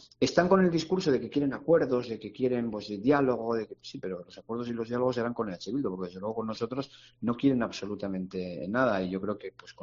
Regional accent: Navarre, Spain; somos los navarros, los españoles

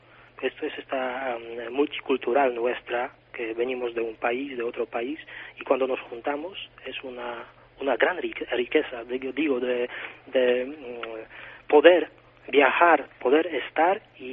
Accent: Poland; Spanish is a second language; Somos todos inmigrantes, comenzando por mí, que soy polaco.

